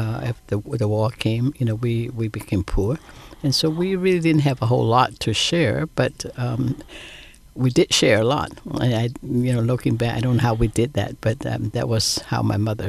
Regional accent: Hong Kong; born there; My mother is really a social worker of her kind in the 1940s when I was born or before that in Hong Kong.

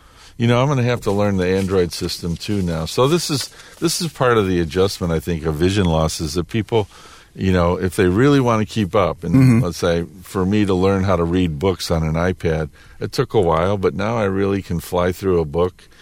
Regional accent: Des Plaines, Illinois, United States; November 10th, I believe, is going to be in Des Plaines, my hometown.

